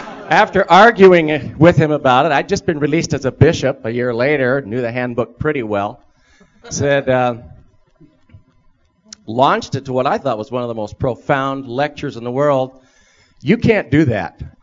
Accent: Moscow, Idaho, United States; I'm from Moscow, Idaho.

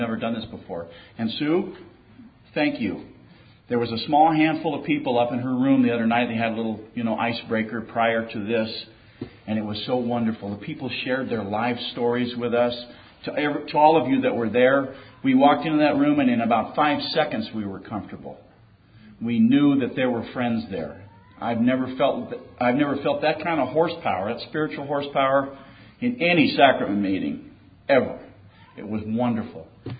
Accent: Nevada, United States; I'm from a small town in Nevada.

